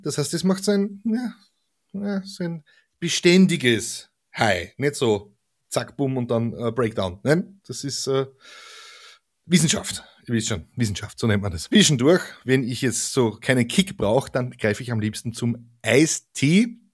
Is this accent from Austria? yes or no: yes; Austria; Leute, ich bin Österreicher.